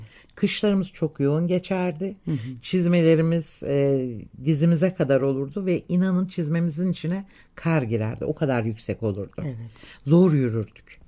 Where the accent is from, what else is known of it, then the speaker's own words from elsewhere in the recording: Eskişehir, Turkey; Bir fanatik bir Eskişehirli olarak ben.